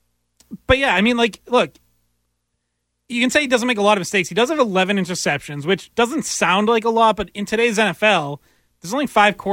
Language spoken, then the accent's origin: English; Seattle, Washington, United States; Yeah, even more than my hometown Seahawks.